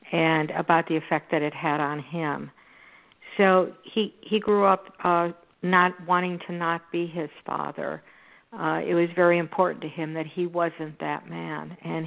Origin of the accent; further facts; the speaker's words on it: Houston, Texas, United States; Well, you know, I covered Texas quite a bit, and this is in my hometown. It's in Houston.